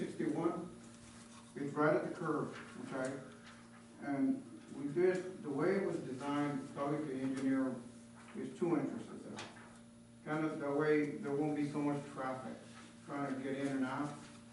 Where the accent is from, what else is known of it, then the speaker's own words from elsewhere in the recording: Dallas, Texas, United States; I am from Dallas, Texas, getting up in age and stuff